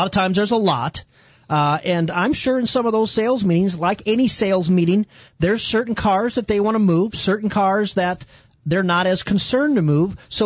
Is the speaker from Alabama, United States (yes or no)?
no; Wisconsin, United States; I'm from Wisconsin, and we got the old Texan boy here from Texas.